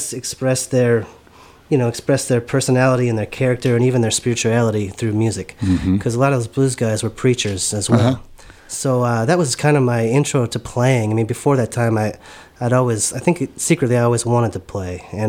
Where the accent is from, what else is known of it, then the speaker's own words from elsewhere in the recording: Iowa, United States; moved away as an adult; now in Tucson, United States; I mean, I'm from Iowa, you know, and so I don't know what I was thinking about Chicago, but there was a time period there where any new town sounded like a good idea